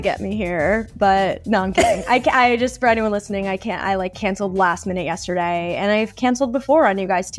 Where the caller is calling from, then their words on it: Cape Cod, Massachusetts, United States; I'm zooming in from Cape Cod. I'm here with my parents.